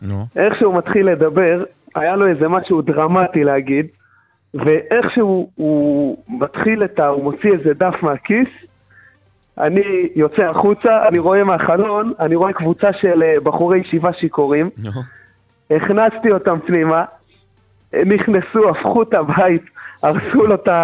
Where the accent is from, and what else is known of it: Bnei Brak, Tel Aviv District, Israel